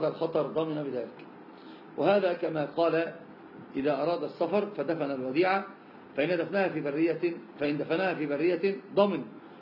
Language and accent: Arabic; Egypt; مكان هو بيسمونها عندنا في مصر العوام جميعا يسمونها شيئا